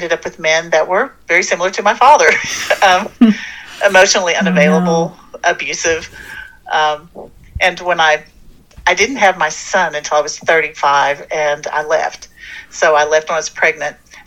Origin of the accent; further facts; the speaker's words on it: Texas, United States; My family, I grew up in Texas, and they'd say … come over here and hot hand me